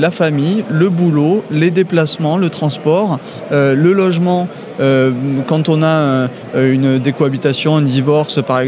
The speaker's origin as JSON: {"language": "French", "town": "Toulouse", "region": "Occitanie", "country": "France", "said": "moi en tant que Toulousain"}